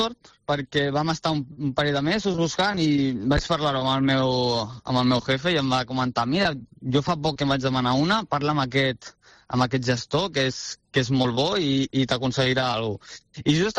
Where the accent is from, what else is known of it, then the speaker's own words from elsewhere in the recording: Calafell, Catalonia, Spain; Doncs nosaltres som de Calafell de tota la vida